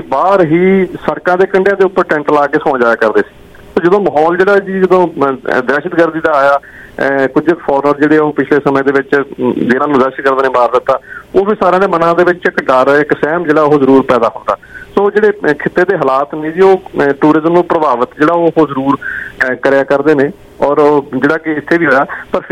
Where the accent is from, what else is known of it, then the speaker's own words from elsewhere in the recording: Kapurthala, Punjab, India; ਮੈਂ ਕਪੂਰਥਲੇ ਤੋਂ ਹਾਂ, ਉਹ ਕਹਿੰਦੇ ਵੀ ਅਸੀਂ ਜਲੰਧਰ, ਮੇਰੀ ਪੈਦਾਇਸ਼ ਜਿਹੜੀ ਆ ਉਹ ਜਲੰਧਰ ਦੀ ਆ, ਸਾਡੇ ਬਜ਼ੁਰਗ ਉੱਥੋਂ ਇੱਥੇ ਆਏ ਹੋਏ ਨੇ।